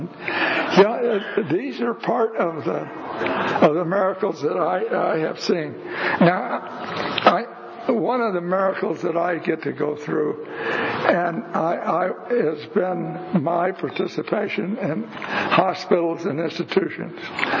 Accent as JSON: {"language": "English", "region": "California", "country": "United States", "said": "If you haven't figured it out by now, I'm not from here. I'm from Imperial Valley, which is way down south."}